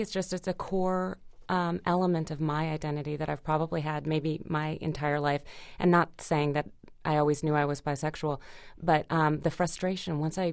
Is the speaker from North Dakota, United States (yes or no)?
yes; Fargo, North Dakota, United States; And I'm from Fargo, North Dakota